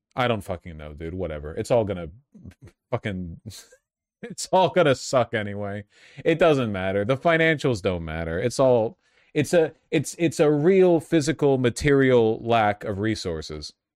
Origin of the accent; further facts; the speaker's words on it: California, United States; Well, $4, I'm Californian.